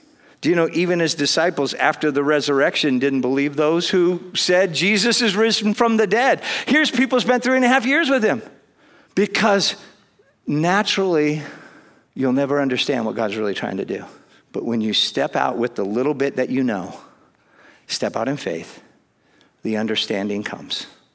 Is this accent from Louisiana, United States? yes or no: no; Kodiak, Alaska, United States; When I went to Kodiak, Alaska, I went back to my hometown and I tried to do a crusade in my hometown and we had about 12 people show up.